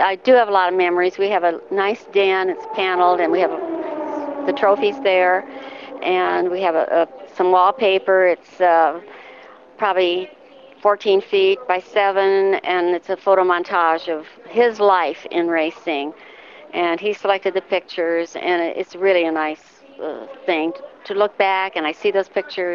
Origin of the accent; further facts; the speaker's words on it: Iowa, United States; I'm from Iowa. Still have family there.